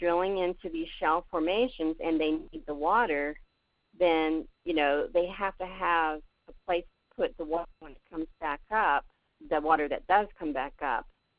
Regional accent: West Virginia, United States; when I tell people I'm from West Virginia, they immediately think pollution and people who are poor and uneducated.

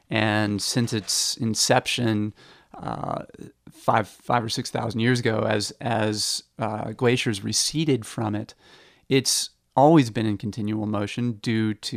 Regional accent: Massachusetts, United States; some of the ponds that I grew up in out on the Cape.

